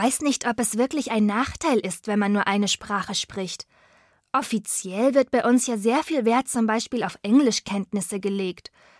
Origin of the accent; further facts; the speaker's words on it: Germany; Zwar ist Deutschland meine Heimat, aber wenn ich nach Spanien reise, komme ich auch schnell in Kontakt mit den Menschen dort.